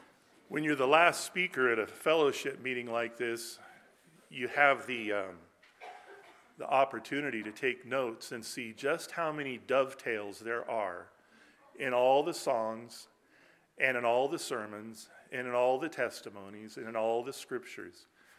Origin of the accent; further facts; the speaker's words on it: California, United States; Growing up in Grace Chapel, wonderful Grace meeting, pastored by Albert Astell out there in California